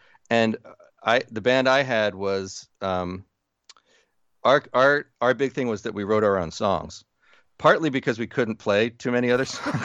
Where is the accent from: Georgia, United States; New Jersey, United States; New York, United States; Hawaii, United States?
New Jersey, United States; Well, with baseball, I was fortunate growing up in New Jersey.